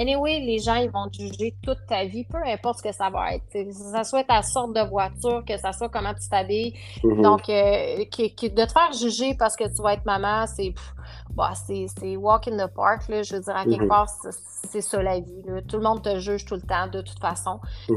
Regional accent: Quebec, Canada; je suis québécoise, je suis vraiment contente d'être québécoise, je suis contente d'être canadienne.

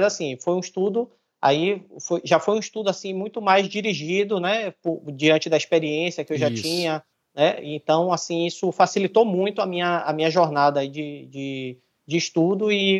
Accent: Salvador, Bahia, Brazil; also born or lived in São Paulo / Campinas; eu fui advogado da Petrobras aqui em Salvador, sou de Salvador, da Bahia

